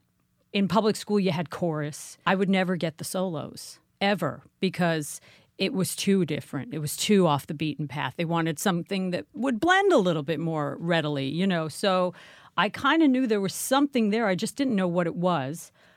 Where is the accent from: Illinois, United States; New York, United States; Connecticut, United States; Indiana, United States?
New York, United States; Manhattan; In Manhattan.